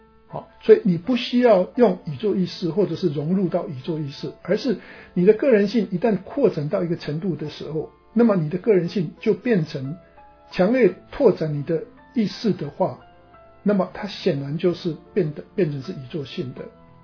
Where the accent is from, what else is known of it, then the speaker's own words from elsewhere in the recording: China; 那对我们中国人来讲的话，我们很清楚